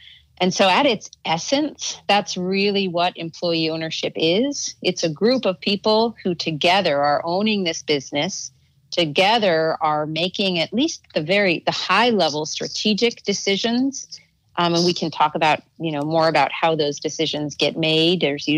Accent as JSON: {"language": "English", "region": "Oklahoma", "country": "United States", "tie": "born or raised there", "also_born_or_lived": "Minneapolis, United States / Boston, United States", "said": "I grew up in many different places. I was born in Minneapolis, and then I moved to a suburb of Boston for about the first 7 years of my life. And then I moved back to the middle of the country. I moved to Oklahoma"}